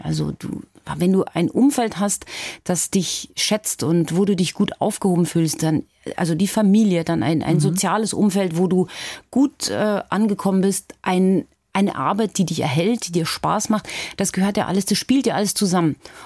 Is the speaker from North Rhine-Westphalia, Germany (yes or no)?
no; Garmisch-Partenkirchen, Bavaria, Germany; ich komme aus Garmisch, ich bin Oberbayer, ich weiß, wie die ticken.